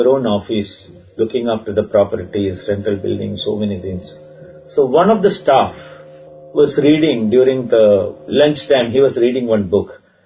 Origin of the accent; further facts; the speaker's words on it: Kozhikode, Kerala, India; basically, we are from Kerala, Calicut.